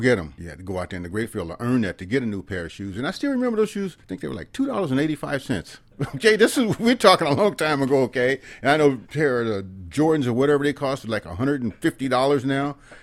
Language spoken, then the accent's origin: English; Fresno, California, United States; growing up in West Fresno, everything that I knew in my life was within 1 mile, you know, other than we played, you know, sports against another high school. You know, Dos Palos was the furthest I'd ever been in my life, 50 miles away.